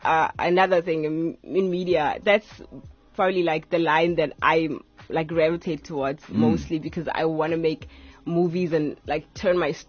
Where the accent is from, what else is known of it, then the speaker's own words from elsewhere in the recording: Mmakau, North West, South Africa; I'm from Northwest in Mututlong.